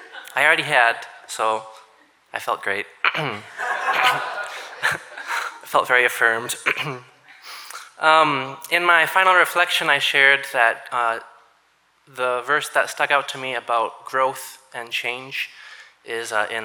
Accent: Minnesota, United States; This is a very exciting day. I just created you in Minnesotan, my mother tongue, and now I will translate for the non-Minnesotans in the room.

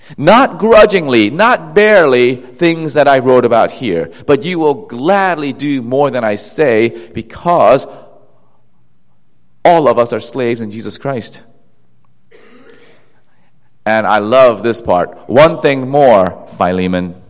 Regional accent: South Korea; not just in my home country of Korea

